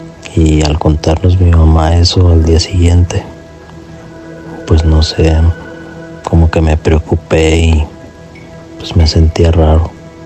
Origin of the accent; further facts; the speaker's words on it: Michoacán, Mexico; soy de Michoacán y quería contarles mi relato.